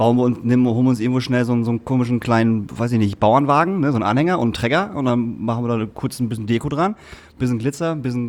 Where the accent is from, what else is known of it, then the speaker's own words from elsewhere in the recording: Lingen, Lower Saxony, Germany; Alter, bei uns, wo ich herkomme, ist Karneval richtig groß, mein Freund.